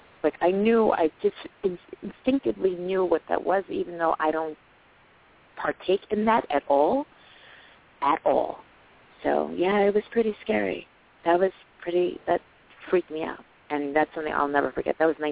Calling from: New York, United States; Hello, this is … I'm calling from New York.

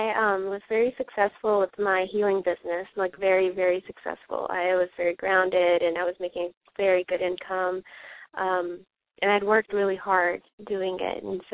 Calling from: South Carolina, United States; I'm calling from South Carolina.

